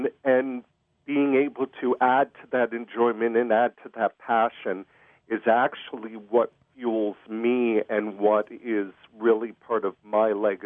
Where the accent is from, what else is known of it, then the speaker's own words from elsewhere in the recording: Connecticut, United States; also born or lived in Pennsylvania / New Jersey / South Carolina / Ohio; now in Wisconsin, United States; I'm originally from Connecticut, although I'm tail also from Pennsylvania, New Jersey, South Carolina, and Ohio.